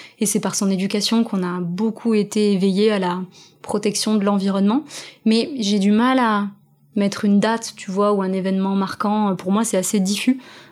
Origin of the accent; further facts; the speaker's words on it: La Bastide-Saint-Pierre, Occitanie, France; Moi, j'ai grandi à Montauban, et ouais. Plus précisément dans un village à côté de Montauban qui s'appelle La Bastide-Saint-Pierre. 3000 habitants, avec beaucoup de jardins, beaucoup d'espaces, de nature, beaucoup de voitures aussi.